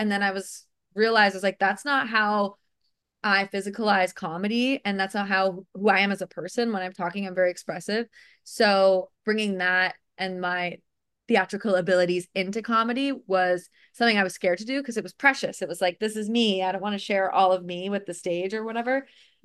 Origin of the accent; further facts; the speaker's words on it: Connecticut, United States; now in New York, United States; I grew up in Connecticut, which is fine. You know, lovely upbringing. Can't complain. And then went to college for acting and then moved to New York.